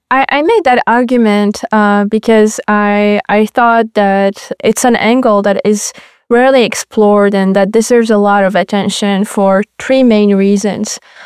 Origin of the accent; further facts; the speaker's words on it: Morocco; English is a second language; also born or lived in France; now in United States; I'm originally from Morocco, so... Yes, I speak French and Arabic, I've studied in France and then came here to the United States for my degree